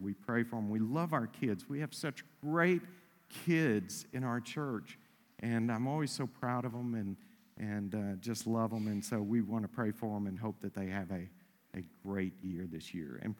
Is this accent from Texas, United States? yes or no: yes; Texas, United States; I mentioned growing up in East Texas and all of the sayings that I would hear in East Texas.